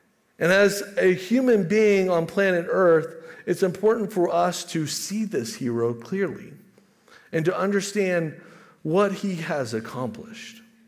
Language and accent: English; Texas, United States; You know, I grew up in Texas, so the material for my life was these heroic stories.